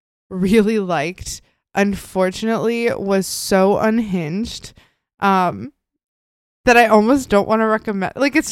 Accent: Midwest, United States; like, I grew up in the Midwest and it takes place in Chicago

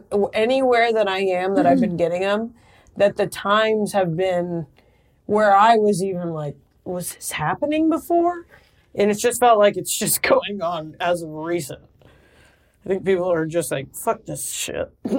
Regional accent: Indiana, United States; now in Chicago, United States; I'm from Cornfields, Indiana, and it took me like a long time to like fly the coop.

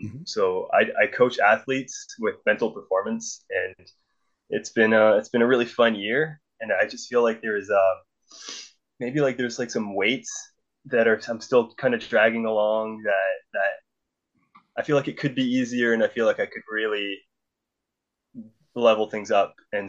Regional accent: New Brunswick, Canada; I'm from Eastern Canada.

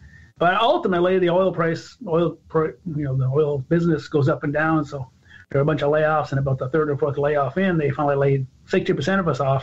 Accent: Michigan, United States; Well, I grew up in Michigan.

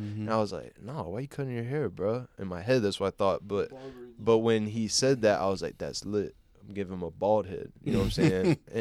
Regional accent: Columbia, South Carolina, United States; born there; I was born in Columbia, South Carolina.

